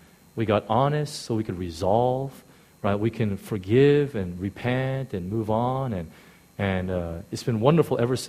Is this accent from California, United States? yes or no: yes; California, United States; I come from Southern California. We're all laid back.